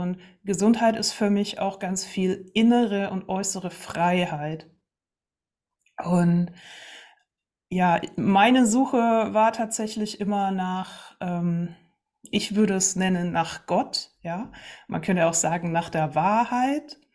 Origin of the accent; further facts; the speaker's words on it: Landsberg am Lech, Bavaria, Germany; now in Dresden, Germany; ich komme aus Landsberg am Lech. Ich weiß, dass dem einen oder anderen was sagt, das kleine, schöne Städtchen. Und mittlerweile bin ich jetzt hier in Dresden zugeschaltet